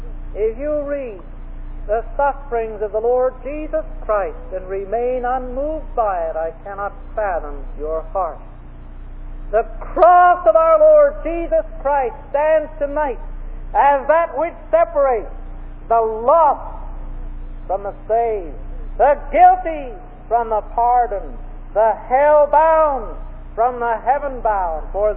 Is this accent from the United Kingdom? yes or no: no; Canada; Well, I said, lady, I am from Canada, but I'm more interested in where I'm going than where I came from.